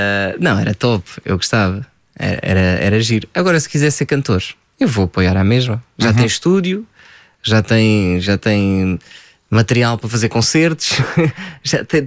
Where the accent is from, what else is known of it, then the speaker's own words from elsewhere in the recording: Lisbon, Portugal; also born or lived in France; Os meus, claro, pais, origem portuguesa, eu nasci em França, bebi muito da cultura francesa, gastronomia, filmes, música, nasci com isso. Depois regressei para Portugal, mas mantive sempre o francês. Estudei no Liceu Francês em Lisboa, misturamos em casa francês e português.